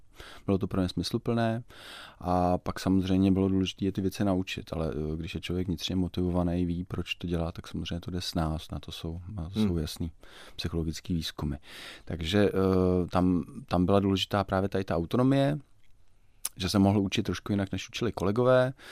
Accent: Vysočina Region, Czechia; tak jsem se rozhodl vrátit na Vysočinu, odkud pocházím.

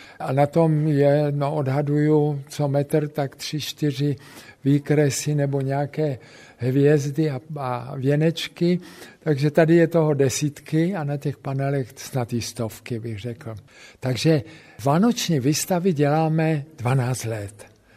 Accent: Frýdek-Místek, Moravian-Silesian Region, Czechia; born there; a já jsem se narodil ve Frýdku Místku pod Čubkem a Štandlem.

